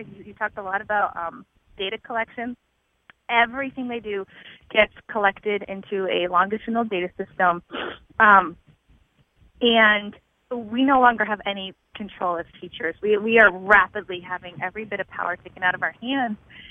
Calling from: Maine, United States; I am calling from Maine, actually.

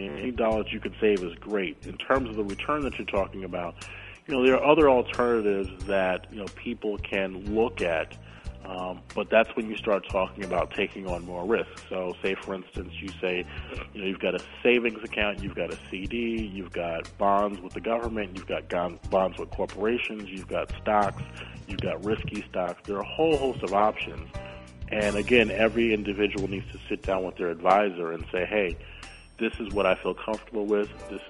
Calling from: New Rochelle, New York, United States; I'm actually calling from New Rochelle, New York.

